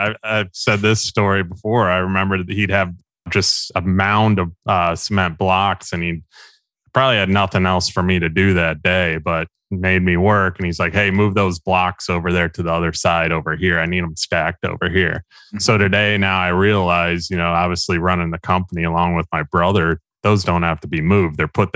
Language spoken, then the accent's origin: English; Wheaton, Illinois, United States; also born or lived in St. Charles; I'm from Wheaton.